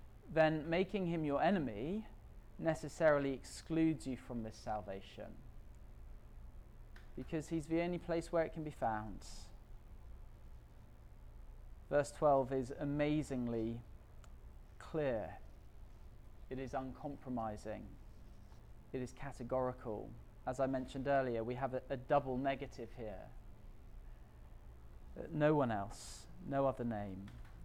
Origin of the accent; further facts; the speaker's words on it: York, Yorkshire and the Humber, United Kingdom; I grew up in York, which has this great big minster, York Minster